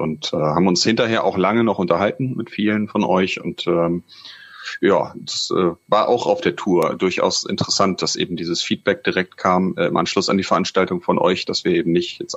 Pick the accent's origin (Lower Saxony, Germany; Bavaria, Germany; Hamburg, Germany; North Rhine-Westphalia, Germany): Hamburg, Germany; und das so sage ich als Hamburger.